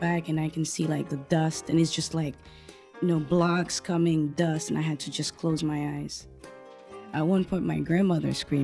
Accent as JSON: {"language": "English", "town": "Port-au-Prince", "region": "Ouest", "country": "Haiti", "tie": "born or raised there", "moved": "as an adult", "lives_now": "United States", "said": "I was born in Haiti, Port-au-Prince, Haiti, and I've lived there for 19 years. Up until the earthquake."}